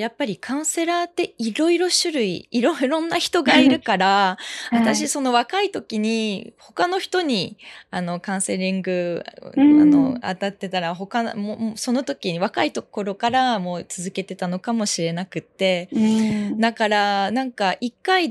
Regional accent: France; first language French; Japanese is a second language; フランスの、うん、最初の一番の言語はフランス語なので、うん、フランスで生まれて育ったので

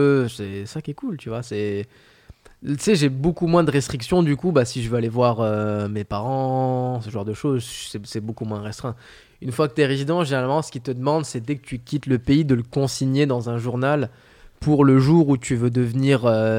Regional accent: France; moved away as an adult; j'ai quand même beaucoup déménagé en France. En vrai, j'ai quitté la France, je devais avoir 21, 22 ans.

